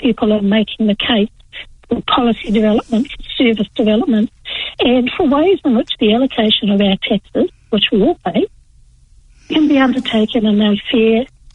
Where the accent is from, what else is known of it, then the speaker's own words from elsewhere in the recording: Gisborne, New Zealand; I'm from the Tairāwhiti